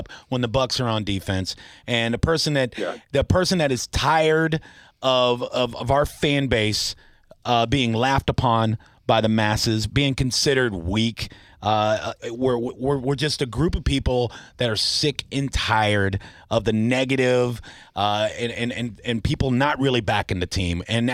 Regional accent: Tampa, Florida, United States; because you and I, born and raised in Tampa, you and I, season ticket holders forever

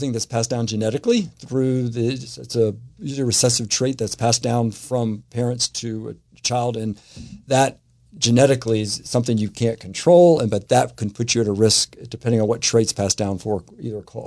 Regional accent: Jacksonville, Florida, United States; I am from Jacksonville, actually born and raised in Jacksonville.

